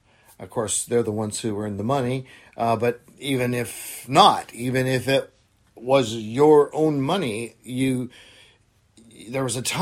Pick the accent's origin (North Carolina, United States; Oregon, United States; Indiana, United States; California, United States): Oregon, United States; My home state of Oregon was the first, not just state in history, but the first principality on the planet to legalize physician-assisted suicide.